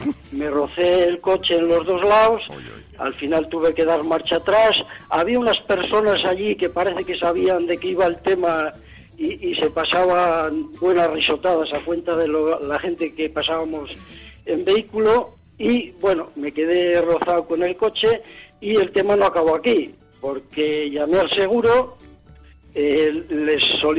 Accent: Bilbao, Basque Country, Spain; now in Sanlúcar de Barrameda, Spain; Sí, sí, llevo muchos años allí. Soy de Bilbao, pero lo paso muy bien por ahí.

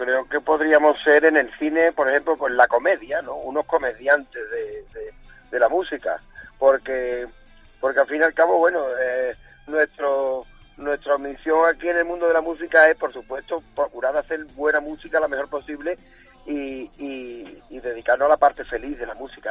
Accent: Los Palacios y Villafranca, Andalusia, Spain; Pues no, soy de Los Palacios, concretamente.

